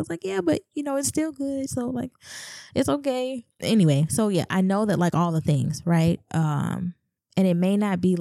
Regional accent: the South, United States; Don't judge me, I'm from the South.

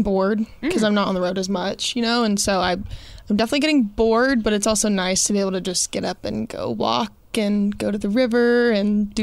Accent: Rockwall, Texas, United States; But I also was living in my hometown. Like, I hadn't left ever. So I was just kind

